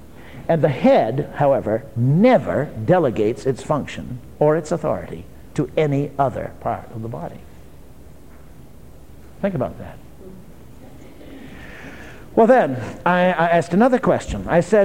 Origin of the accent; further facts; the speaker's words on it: United States; I'm an American, if you haven't guessed.